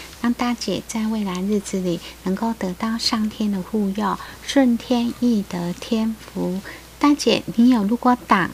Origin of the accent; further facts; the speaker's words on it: Fujian, China; 我是南方人，福建的。